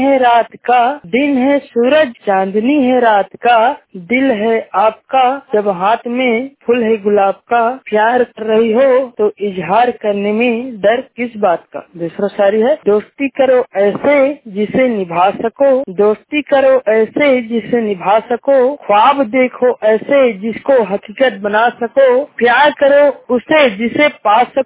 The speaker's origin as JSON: {"language": "Hindi", "town": "Amandula", "region": "Chhattisgarh", "country": "India", "said": "मैं छत्तीसगढ़ जिला जांजगीर चांपा ग्राम आमंदुला का रहने वाला हूँ।"}